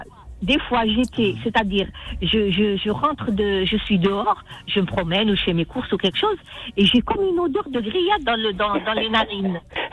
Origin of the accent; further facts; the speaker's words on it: Oran, Oran Province, Algeria; parce que je connais bien Oran, je suis d'Oran